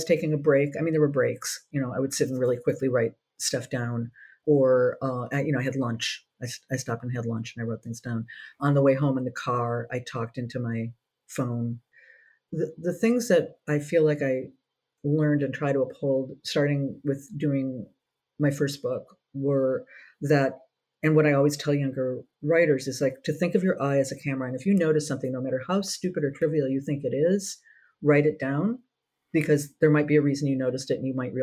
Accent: Minnesota, United States; But I went to New York because I'm from Minnesota, and I went to New York because I had done an internship with an editor at Ms. Magazine

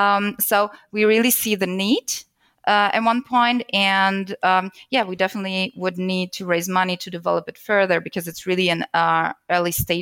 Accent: Germany; I'm from Germany, so data privacy is really a hot topic here.

